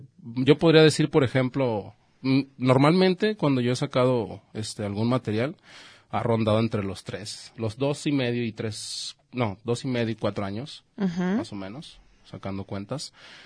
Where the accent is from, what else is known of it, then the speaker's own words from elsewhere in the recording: Guadalajara, Jalisco, Mexico; Pues yo nací en Guadalajara, en creo que era la clínica 89, si mal no recuerdo.